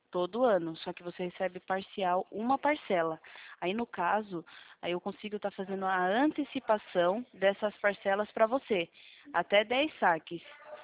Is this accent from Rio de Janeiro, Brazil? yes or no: no; Sorocaba, São Paulo, Brazil; É, eu sou de Sorocaba.